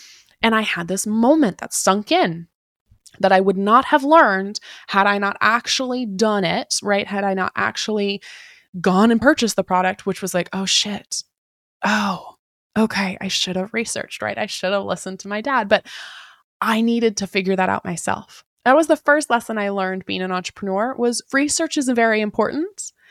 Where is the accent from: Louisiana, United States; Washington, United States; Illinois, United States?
Washington, United States; Tacoma; Now, I grew up in Tacoma, Washington.